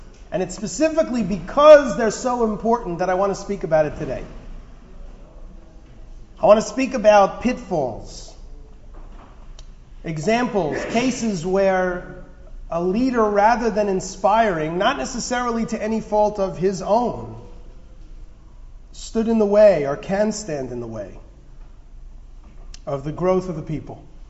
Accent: Holliswood, New York, United States; I want to say hello to my hometown Holliswooders, who are represented here today.

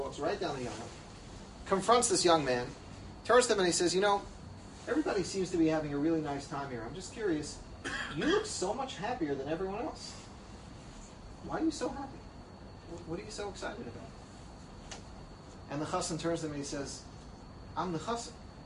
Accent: New York City, New York, United States; but I grew up in Washington Heights.

